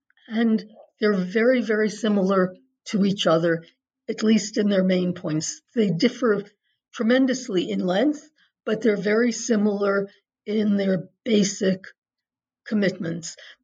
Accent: United States; I'm American, so I'm only really fluent in English.

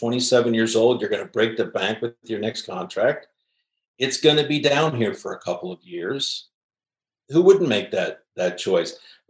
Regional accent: Mount Vernon, Ohio, United States; I was not that far out of my hometown of Mount Vernon, Ohio.

